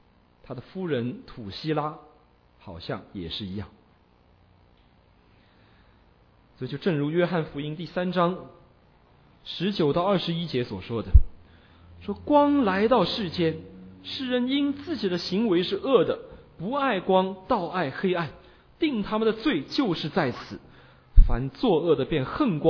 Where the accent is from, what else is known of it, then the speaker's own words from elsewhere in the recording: China; 特别是在我们大陆人当中哈，最多用的理由就是理性